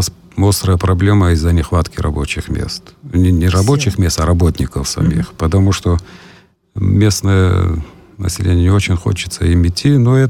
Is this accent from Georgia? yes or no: yes; Ochamchire, Abkhazia, Georgia; Я в Чамчирис, я коренной в Чамчирис, я там жил всю жизнь. Вырос в этом городе, закончил школу и всех знаю